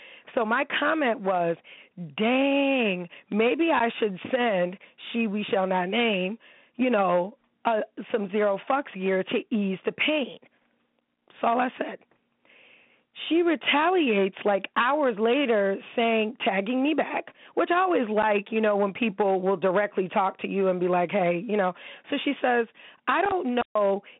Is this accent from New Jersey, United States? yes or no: no; New York, United States; I'm from New York.